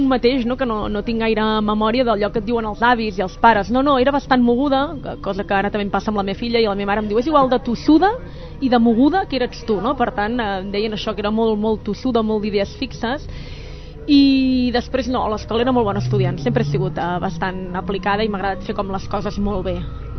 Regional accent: Sabadell, Catalonia, Spain; Això sí, perquè és d'on soc

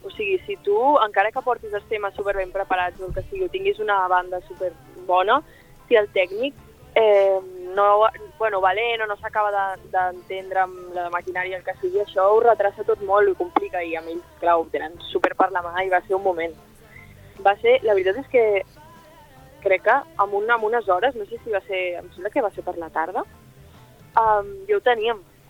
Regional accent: Bellaterra, Catalonia, Spain; perquè soc de Bellaterra, que queda super a prop de Sabadell

